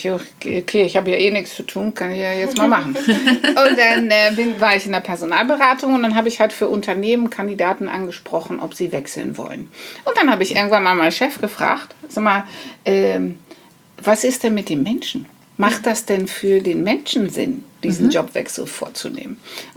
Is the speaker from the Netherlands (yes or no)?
yes; Netherlands; German is a second language; now in Hamburg, Germany; ich bin Holländerin. Das hat man vielleicht schon gehört.